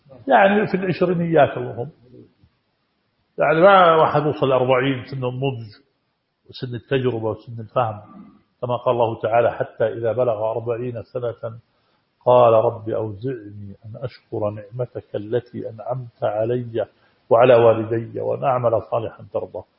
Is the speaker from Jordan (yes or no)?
yes; Jordan; ما عندنا في الأردن ولا شيء